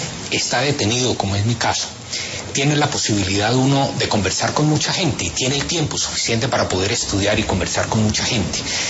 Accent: Colombia

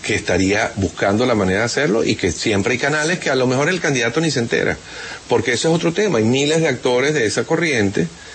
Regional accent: Venezuela; yo no puedo estar menos que agradecido como venezolano

